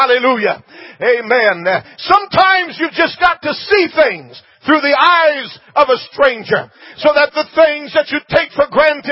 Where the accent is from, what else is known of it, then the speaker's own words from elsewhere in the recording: Brazil; That's about all they had when I was growing up in Brazil